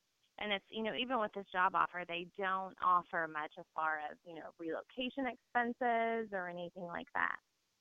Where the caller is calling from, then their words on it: Louisville, Kentucky, United States; I am in Louisville.